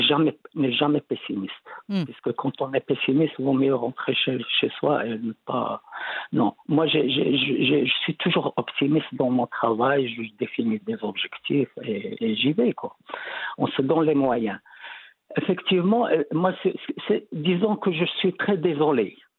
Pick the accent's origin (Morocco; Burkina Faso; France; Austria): Morocco; nous aussi nous sommes des Marocains, nous aussi nous sommes des musulmans. Et ce qui est la réalité, nous sommes tous issus de familles musulmanes